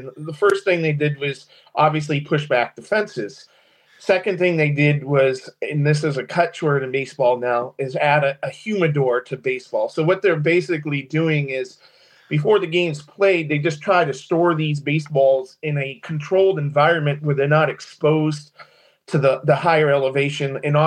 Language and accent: English; Massachusetts, United States; My hometown right near Worcester, Massachusetts, had their biggest snowstorm in record in early to mid-December.